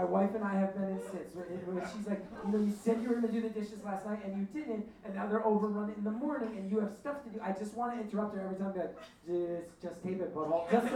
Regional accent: New Jersey, United States; This is the one I used to go to growing up. It's my hometown, like the closest one to my old high school.

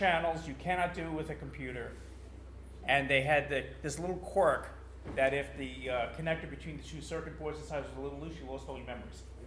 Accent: New York City, New York, United States; Now, I come from New York City. My parents didn't have much money. I'm the oldest of eight, so I hardly buy anything new.

